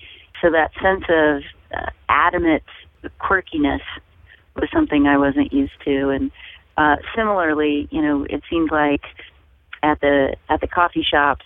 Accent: Kansas City, Missouri, United States; growing up in Kansas City, Missouri, and then Kansas City, Kansas.

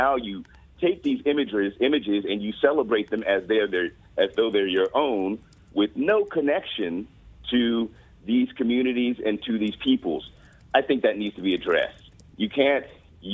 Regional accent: Washington, District of Columbia, United States; I grew up in Southeast D.C., minutes from RFK Stadium, Chocolate City.

